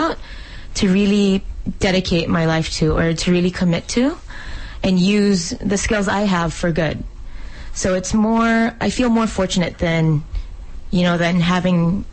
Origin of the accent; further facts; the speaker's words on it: Philippines; English is a second language; Especially growing up in the Philippines, I was never really fully aware of the issues going on there.